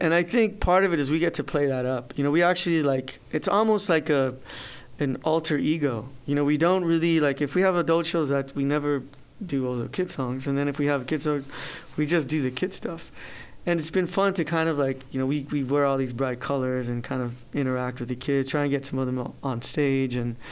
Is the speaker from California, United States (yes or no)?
yes; Los Angeles, California, United States; Like my Spanish growing up in L.A. is nowhere as proper, say, as someone who's growing up in Mexico